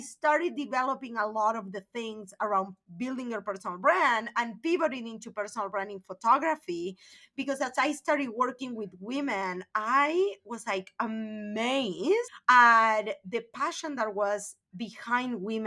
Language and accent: English; Buenos Aires, Argentina; now in Las Vegas, United States; I'm from a very small town in Argentina. I mean, I'm from Buenos Aires, but I'm from the suburbs.